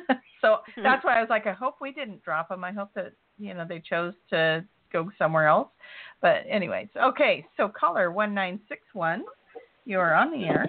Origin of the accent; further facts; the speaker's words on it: Oregon, United States; We're both from Oregon, so